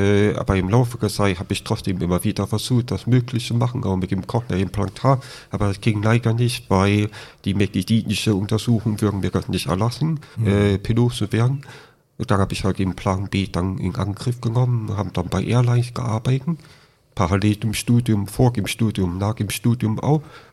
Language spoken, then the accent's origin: German; Bonn, North Rhine-Westphalia, Germany; also born or lived in Berlin; Ja, ich komme aus Bonn